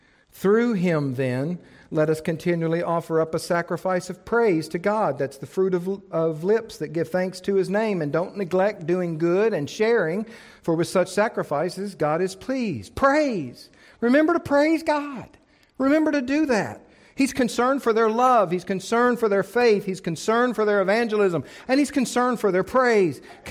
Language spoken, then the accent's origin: English; Bible Belt, United States; I was raised here. I was raised in the Bible Belt in a fundamentalist Baptist church